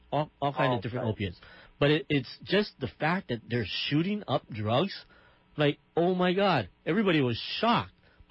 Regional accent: Hawaii, United States; And at another thing that I just wanted to point out is, as a Hawaiian, I think sometimes we, along the way, we used what happened to us as a nation, as a kingdom

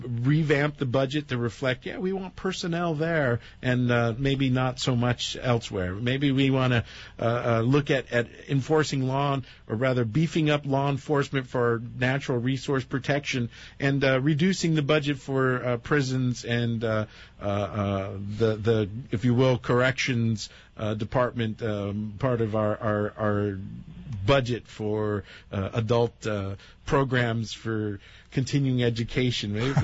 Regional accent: California, United States; and I'm from California.

